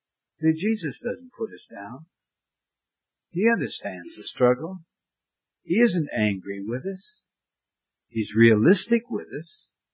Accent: Montana, United States; I grew up in Montana where in the cold, cold winters, it was very, very difficult taking bath.

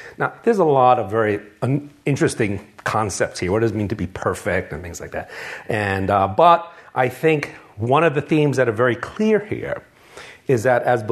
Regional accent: New York, United States; I grew up in New York City, and you can't live in New York City without having a bunch of Puerto Rican friends.

